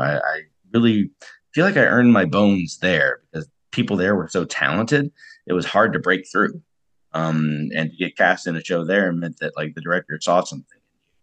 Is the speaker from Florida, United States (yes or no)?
no; St. Louis, Missouri, United States; also born or lived in Los Angeles; I spent a year in St. Louis, my hometown, like kind of like getting parts on my own outside of education